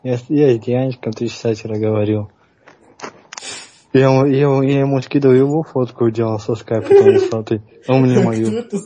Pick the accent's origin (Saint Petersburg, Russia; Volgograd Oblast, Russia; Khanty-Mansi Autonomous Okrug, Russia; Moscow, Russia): Khanty-Mansi Autonomous Okrug, Russia; Surgut; Да, я из Сибири.